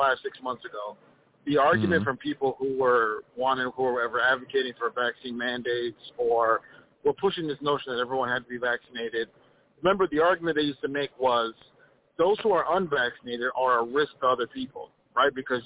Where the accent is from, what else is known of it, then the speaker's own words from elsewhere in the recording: Minnesota, United States; Minnesota.